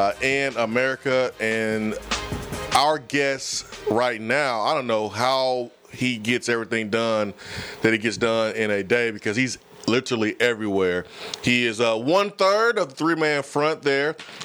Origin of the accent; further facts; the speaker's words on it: Huntsville, Alabama, United States; This has been really weird for me, Aaron, because you know I'm from Huntsville, Alabama. I came here to Tennessee